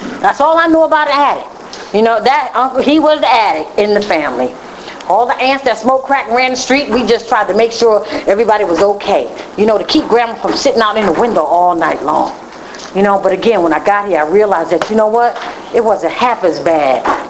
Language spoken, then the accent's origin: English; Brooklyn, New York, United States; I'm going to tell you just a little bit about me because I'm originally from Brooklyn. I am an only child.